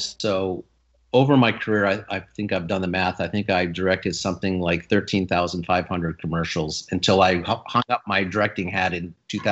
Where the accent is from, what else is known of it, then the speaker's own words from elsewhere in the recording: Sudbury, Ontario, Canada; so I was raised in Sudbury, Ontario.